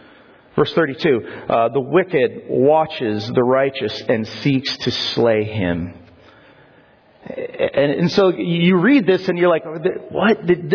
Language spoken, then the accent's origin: English; Colorado, United States; I grew up in Colorado, but we would take trips to California